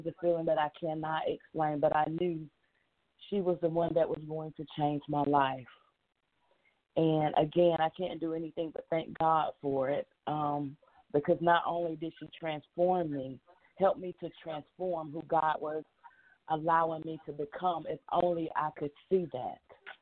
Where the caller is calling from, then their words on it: Monroe, Georgia, United States; I'm calling from Monroe, Georgia.